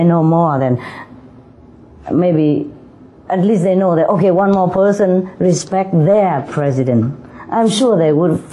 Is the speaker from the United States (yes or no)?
no; Vietnam; I'm originally from Vietnam. But I have some Chinese blood, you know, somehow, somewhere. Probably ancestry.